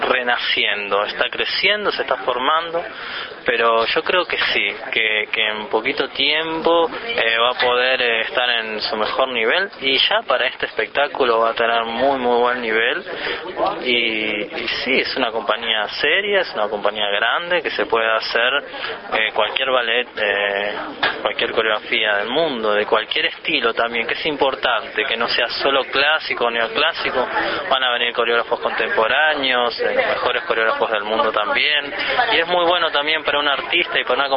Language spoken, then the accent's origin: Spanish; Uruguay; Yo soy uruguayo y amo este país.